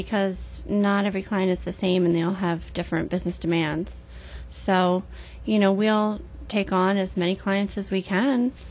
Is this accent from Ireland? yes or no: no; New Jersey, United States; I'm originally from South Jersey.